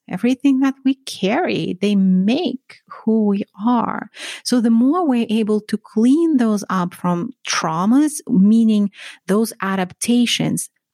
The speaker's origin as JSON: {"language": "English", "country": "Russia", "tie": "born or raised there", "said": "I grew up in Russia. My grandparents lived through World War II in Russia"}